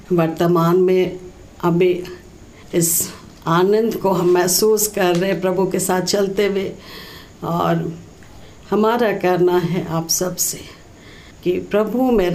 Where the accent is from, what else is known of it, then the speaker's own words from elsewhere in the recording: Jharkhand, India; हम झारखंड के रहने वाले हैं और हम एक नामधारी मसीह में परिवार में थे और नामधारी चर्च में हम जाते भी थे